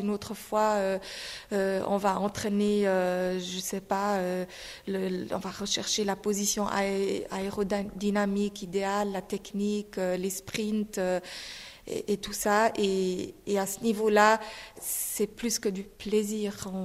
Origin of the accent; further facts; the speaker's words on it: Switzerland; malgré que j'ai grandi en Suisse, malgré donc 31 ans, plus donc toute mon enfance et ma scolarité faite en Suisse.